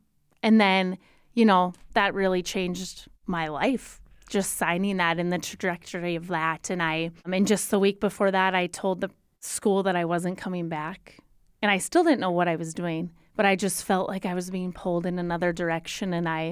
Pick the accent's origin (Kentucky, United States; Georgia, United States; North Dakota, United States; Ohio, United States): North Dakota, United States; I taught in a really small school in North Dakota. I taught in my hometown.